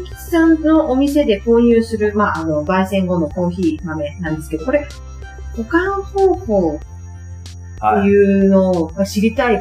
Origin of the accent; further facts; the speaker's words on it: Gifu, Japan; 私、岐阜出身なんですけど